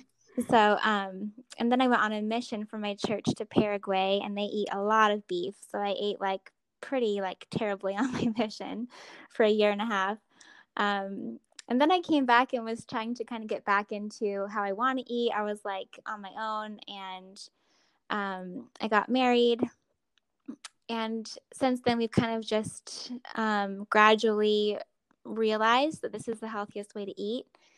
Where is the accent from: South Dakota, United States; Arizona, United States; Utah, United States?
Arizona, United States; So I grew up in Arizona, and I have six siblings, and we were just like a typical family.